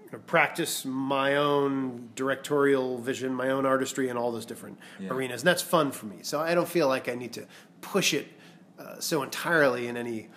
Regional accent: Vermont, United States; move back to my home state of Vermont and start a theater there.

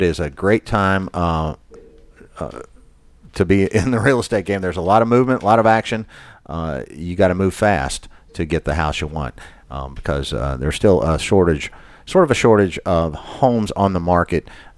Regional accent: Louisville, Kentucky, United States; in the life of Louisville, KY, my hometown.

